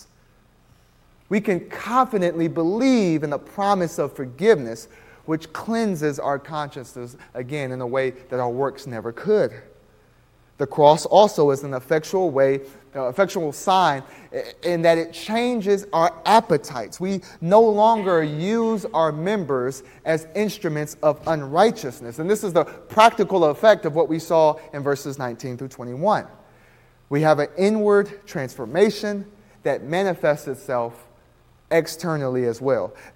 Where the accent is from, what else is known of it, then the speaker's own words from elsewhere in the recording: Texas, United States; wife and I, as Texans, what we say, or I guess we can now officially be qualified as Californians, but we come from Texas